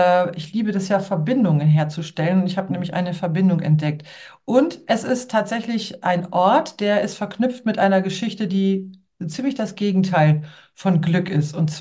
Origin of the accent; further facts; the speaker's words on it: Lower Saxony, Germany; ich als Ostfriesin und du ja dann als Ostfriese